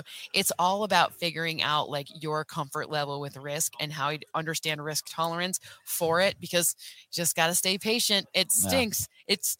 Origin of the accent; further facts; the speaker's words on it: Michigan, United States; It's so weird because I'm from Michigan